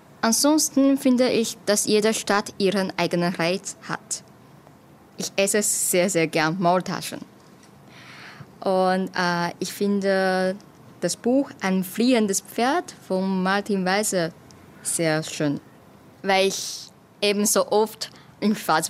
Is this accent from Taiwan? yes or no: yes; Taiwan; German is a second language; Ich komme aus Taiwan und ich bin im Jahr 1988 geboren.